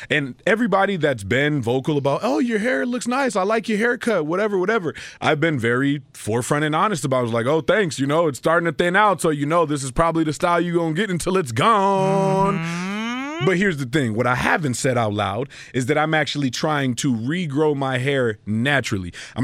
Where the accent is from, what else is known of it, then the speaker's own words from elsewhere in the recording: Colombia; between going to Colombia, my home country, and getting the same treatment done